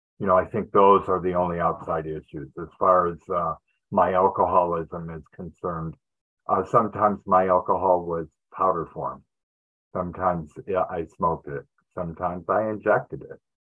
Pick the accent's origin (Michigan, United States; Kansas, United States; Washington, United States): Michigan, United States; Detroit; I grew up in Detroit, Michigan, and I grew up in the I was born in the 50s and I came of age in the 60s.